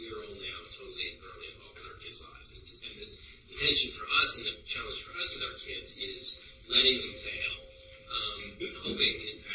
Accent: Virginia, United States; I live now across the river from where I grew up in Virginia, and we used to shoot 22s across the river, which means I was basically shooting at the house I now live in.

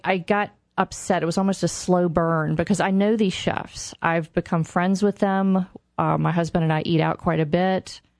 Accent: Richmond, Virginia, United States; And my family is from Virginia. I grew up in Richmond, but both parents are from the Shenandoah Valley.

